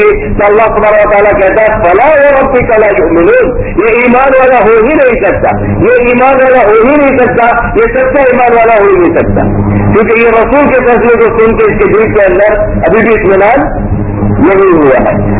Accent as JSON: {"language": "Urdu", "country": "India", "said": "اور افسوس کی بات ہے جو میرا تعلق ایک ہندوستان سے ہے"}